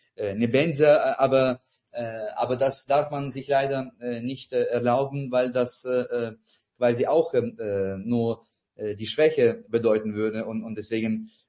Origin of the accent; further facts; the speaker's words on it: Lviv, Lviv Oblast, Ukraine; nicht weit von meiner Heimatstadt Lviv